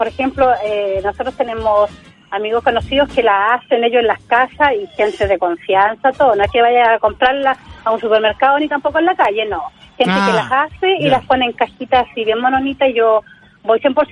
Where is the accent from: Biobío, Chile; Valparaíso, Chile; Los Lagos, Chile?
Biobío, Chile; Talcahuano; Talcahuano.